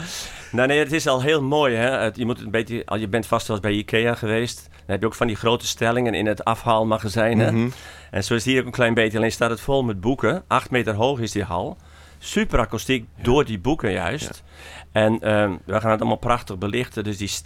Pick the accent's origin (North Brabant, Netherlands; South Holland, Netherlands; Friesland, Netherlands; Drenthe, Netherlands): Friesland, Netherlands; Tzummarum; born there; now in Haarlem, Netherlands; Ik ben geboren in Tjumarum, hier dichtbij eigenlijk.